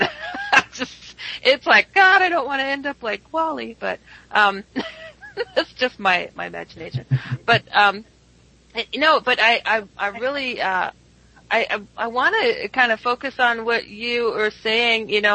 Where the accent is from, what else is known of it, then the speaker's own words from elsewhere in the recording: Wisconsin, United States; I've seen a lot of UFO groups in my home state alone of Wisconsin just fall apart more recently